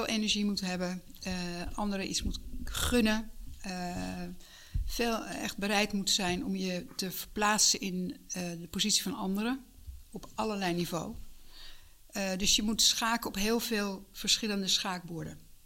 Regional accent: Hilversum, North Holland, Netherlands; Ik ben in Hilversum geboren, dat vind ik eigenlijk wel een heel belangrijk feit. En ik heb hier mijn jeugd doorgebracht totdat ik, nou eigenlijk ook nog wel tot begin 20, totdat ik ging studeren in Utrecht.

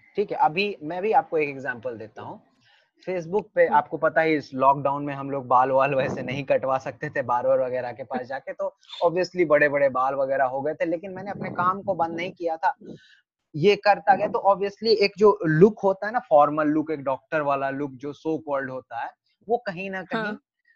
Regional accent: Bihar, India; Obviously मैं बिहार से था, मेरा जो एक्सेंट था बात करने का वो काफी, मतलब कि वो अच्छा नहीं था, ऑल्दो मैं एक्टिंग कर लेता था बट मेरा एक्सेंट अच्छा नहीं था।

